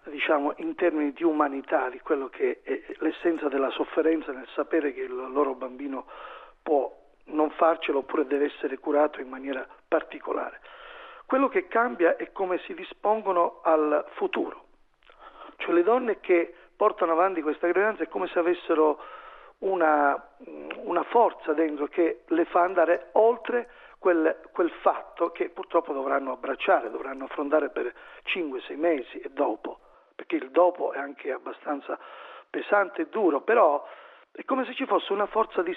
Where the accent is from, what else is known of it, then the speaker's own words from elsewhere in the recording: Calabria, Italy; Giù in Calabria, da noi, io sono calabrese, si dice chiude una porta e apre un portone.